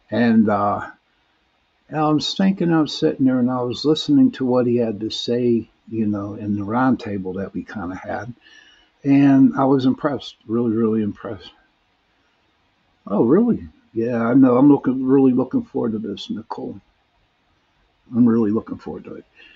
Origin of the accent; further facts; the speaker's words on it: Ireland; Yeah, I got the luck of the Irish. Even though I'm Irish, it's not so lucky all the time.